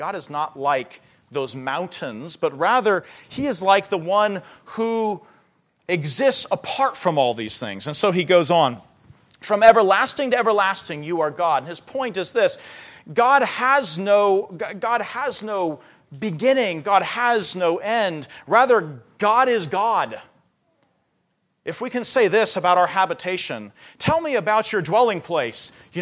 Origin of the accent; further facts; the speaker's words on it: California, United States; I'm from California. That's ancient.